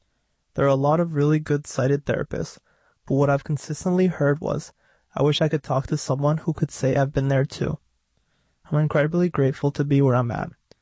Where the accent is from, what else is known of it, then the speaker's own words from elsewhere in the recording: Uzbekistan; now in New York, United States; I'm originally from Uzbekistan in Central Asia.